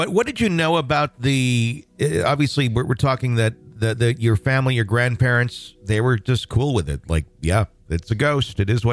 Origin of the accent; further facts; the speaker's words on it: Wisconsin, United States; also born or lived in Michigan; I grew up in Wisconsin, and I lived in Michigan too for a while over in the Traverse City area.